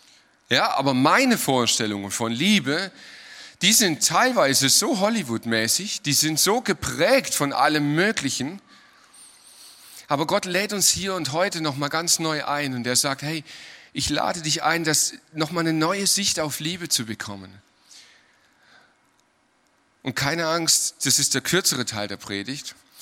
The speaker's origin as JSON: {"language": "German", "town": "Lüdenscheid", "region": "North Rhine-Westphalia", "country": "Germany", "tie": "born there", "said": "geboren wurde ich in Lüdenscheid, das ist ja auch irgendwo auf der Welt, das ist eine Stadt."}